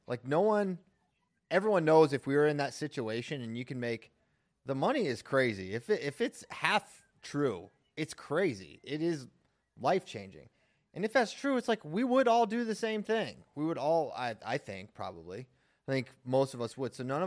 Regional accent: Virginia, United States; I'm from Virginia.

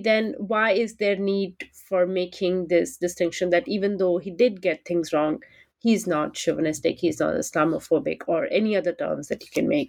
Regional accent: India; English is a second language; And as an Indian, I was surprised

